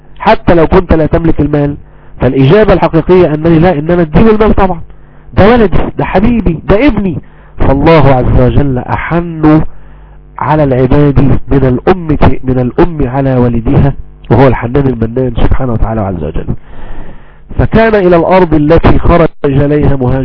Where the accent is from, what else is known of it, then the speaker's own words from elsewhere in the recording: Egypt; المثل عندنا في مصر الدنيا هو ضرب الاعور على عينه